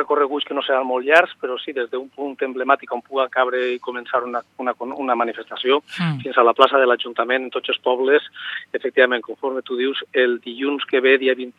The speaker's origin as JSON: {"language": "Catalan", "region": "Valencian Community", "country": "Spain", "said": "de la nostra forma de ser com a valencians"}